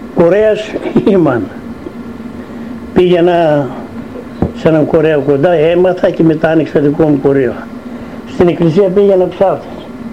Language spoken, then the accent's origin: Greek; Kavala, East Macedonia and Thrace, Greece; born there; moved away; εγώ γεννήθηκα στην Καβάλα. Ήρθαμε εδώ το 29 με 30 ήρθε ο παπάς μου, εγώ ήρθα πιο μπροστά.